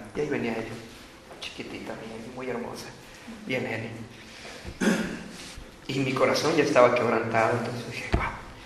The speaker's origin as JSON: {"language": "Spanish", "country": "Mexico", "said": "Nosotros como buenos mexicanos"}